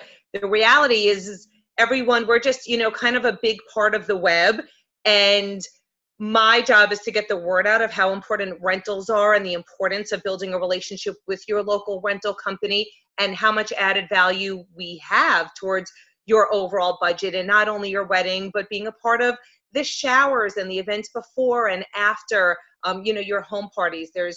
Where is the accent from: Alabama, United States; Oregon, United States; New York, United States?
New York, United States; accent: New York; I'll always hold on to my New York accent.